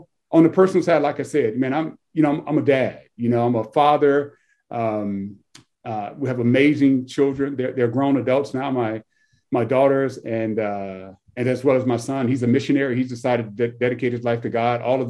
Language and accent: English; Chicago, Illinois, United States; moved away; We grew up in Chicago. My view was an alley. I didn't see grass until I moved to Florida, grass and water.